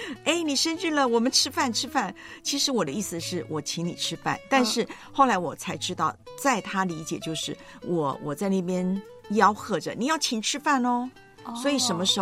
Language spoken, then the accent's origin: Chinese; Taiwan; now in Hong Kong; 因为在香港这边还有我的老家台湾